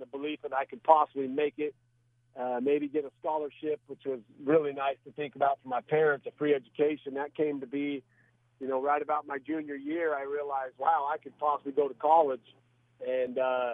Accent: Boise, Idaho, United States; knowing like, hey, I'm from Boise, Idaho, and they're not known for big-time athletes.

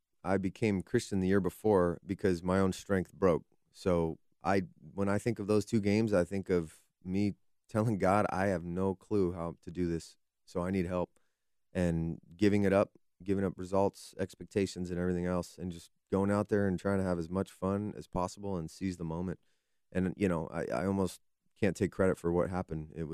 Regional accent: San Diego, California, United States; also born or lived in Las Vegas; I was born in Vegas, and we lived there till I was seven. So the memories before that, before we moved to San Diego, were short.

